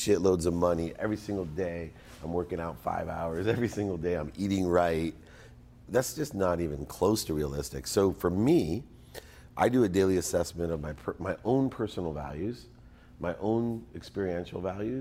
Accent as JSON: {"language": "English", "region": "California", "country": "United States", "said": "I'm all California."}